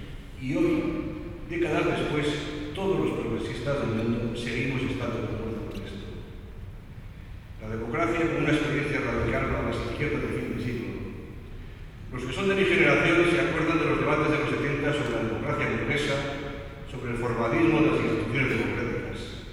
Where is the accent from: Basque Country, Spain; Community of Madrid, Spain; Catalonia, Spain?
Basque Country, Spain; Yo vengo de Euskadi, el País Vasco, un pequeño y hermoso rincón de Europa